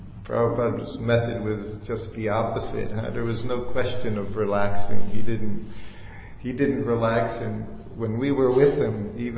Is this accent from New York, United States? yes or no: no; New Vrindavan, West Virginia, United States; It was something I had never done as a devotee, growing up in New Vrindavan.